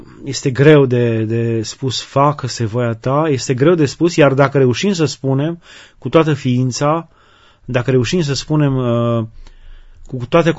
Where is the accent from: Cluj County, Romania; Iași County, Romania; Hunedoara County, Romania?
Hunedoara County, Romania; pentru că am copilărit foarte mult în Valea Jiului, într-o zonă umbroasă, în care soarele răsărea târziu și apunea foarte repede